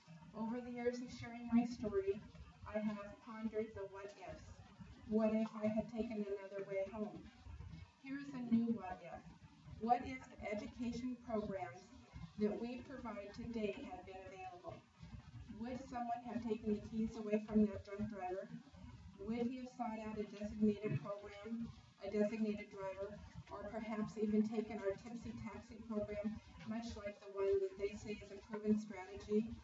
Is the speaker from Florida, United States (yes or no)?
no; Oregon, United States; from Wallowa County